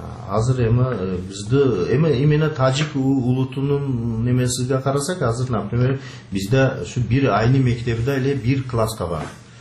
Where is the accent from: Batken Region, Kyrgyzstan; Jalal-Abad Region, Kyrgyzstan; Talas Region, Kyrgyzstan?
Batken Region, Kyrgyzstan; Uch-Korgon; born there; Эми биз ушу Кыргызстанды ушу Учкуронда ушакта турулганман 60-чы жыл.